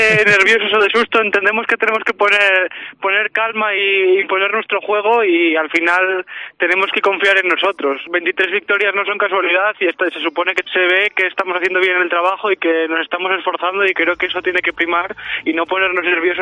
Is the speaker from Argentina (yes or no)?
no; Gijón, Asturias, Spain; soy asturiano, soy de Gijón, y es algo especial volver a tu casa